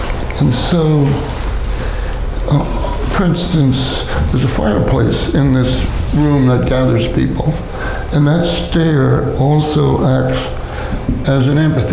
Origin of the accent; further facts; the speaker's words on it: Bronx, New York, United States; born there; Bill was born in California. I was born in the Bronx.